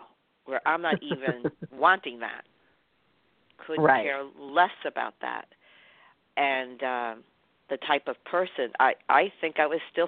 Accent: New York, United States; I'm a native New Yorker, and I grew up in New York at the time where things happened.

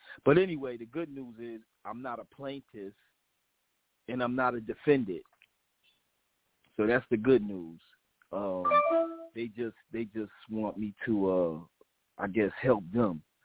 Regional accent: New Jersey, United States; I called the lady. I said, I'm from Passaic County. I don't know nothing about Mercer County.

